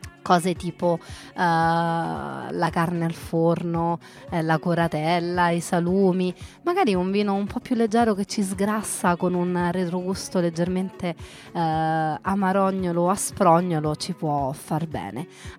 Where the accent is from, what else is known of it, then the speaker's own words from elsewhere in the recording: Rome, Lazio, Italy; da romana